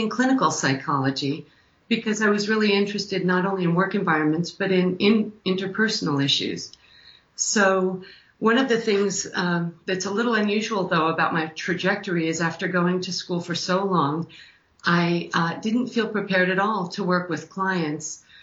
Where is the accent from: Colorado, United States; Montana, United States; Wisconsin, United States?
Colorado, United States; Green Mountain Falls; Well, I grew up in Green Mountain Falls, Colorado, a small town up in the Rockies.